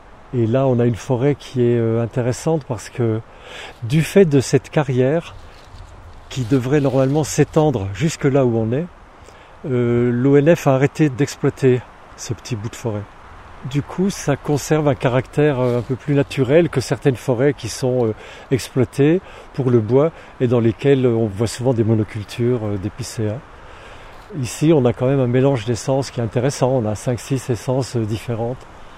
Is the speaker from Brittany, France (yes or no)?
no; Grand Est, France; je suis natif des Vosges, je pense que c'est intéressant, et je suis artiste.